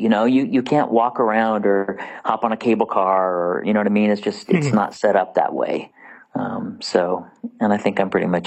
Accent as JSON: {"language": "English", "town": "Hayward", "region": "California", "country": "United States", "said": "I'm originally from Hayward, which is across the bay by Oakland, but lived in San Francisco when I was doing Les Mis for a year and a half."}